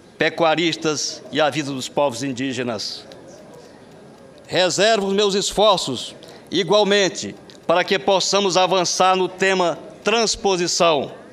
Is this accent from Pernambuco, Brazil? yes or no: no; Granja, Ceará, Brazil; now in Jaru, Brazil; dois amigos que vieram da minha terra natal, o prefeito do município de Granja